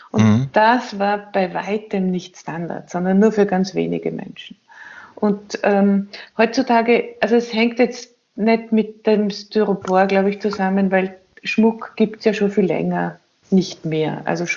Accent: Austria; so wie man es bei uns in Österreich so stark sieht

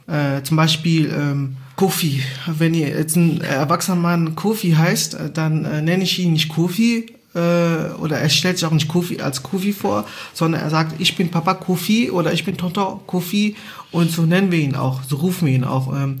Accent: Angola; first language Portuguese; German is a second language; Portugiesisch ist eigentlich meine Muttersprache, die Amtssprache in Angola, die meine Mutter auch kann.

